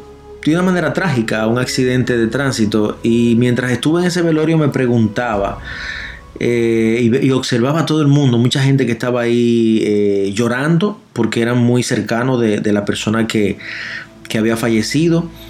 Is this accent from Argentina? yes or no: no; Azua, Dominican Republic; yo nací en Asua y me crié gran parte de mi vida en Asua